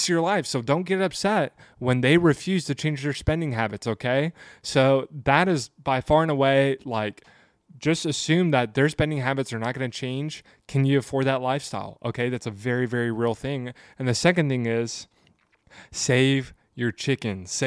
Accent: the South, United States; I grew up in the South.

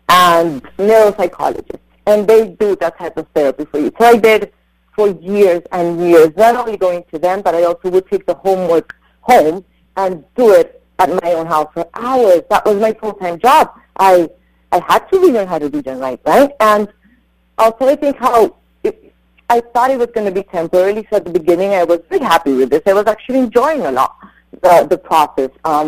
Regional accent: Colombia; now in Westport, United States

